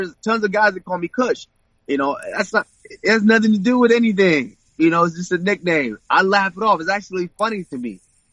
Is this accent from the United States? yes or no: no; Nigeria; When I was born in Nigeria and we were raised in Nigeria